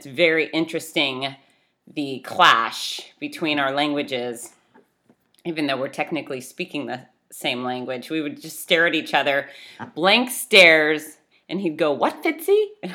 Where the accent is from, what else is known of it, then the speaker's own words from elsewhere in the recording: Fort Lauderdale, Florida, United States; born there; I am not from Australia. I am born in Fort Lauderdale, Florida, pure American, and I don't even speak Australian